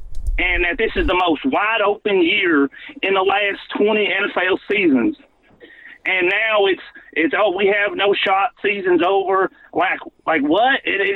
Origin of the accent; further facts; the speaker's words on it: Mississippi, United States; Mississippi.